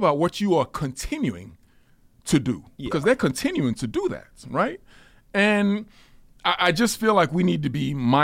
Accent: United Kingdom; born there; There's the United Kingdom, where I was born and that I live.

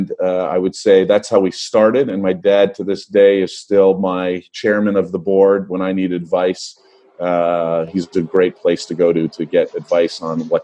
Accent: Hamilton, Ontario, Canada; I grew up in Hamilton, just in Copetown.

